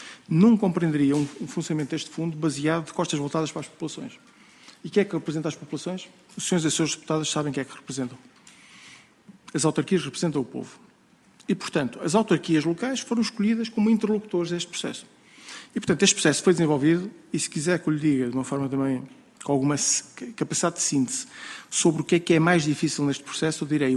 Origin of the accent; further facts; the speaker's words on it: Portugal; nós, como portugueses